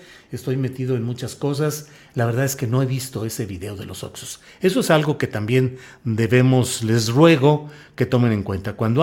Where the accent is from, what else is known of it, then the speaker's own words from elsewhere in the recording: Torreón, Coahuila, Mexico; yo crecí en mi infancia en Torreón, Coahuila